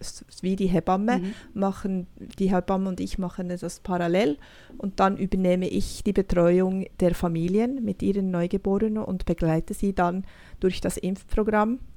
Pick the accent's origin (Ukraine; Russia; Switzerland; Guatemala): Switzerland; now in Norway; dass ich dann als Privatistin Deutsch studiert habe in Norwegen, als Schweizerin.